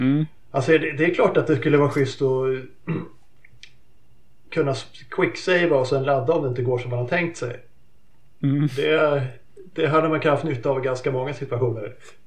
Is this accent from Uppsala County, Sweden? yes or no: no; Kumla, Örebro County, Sweden; also born or lived in Askersund / United States; Men annars har jag nog mest bott i Örebro och Kumla växte jag upp.